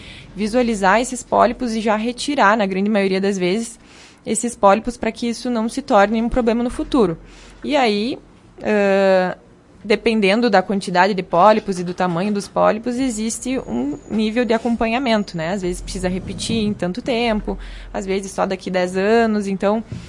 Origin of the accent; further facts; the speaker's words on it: Vacaria, Rio Grande do Sul, Brazil; also born or lived in Porto Alegre; É uma honra poder voltar para Vacaria, para minha cidade natal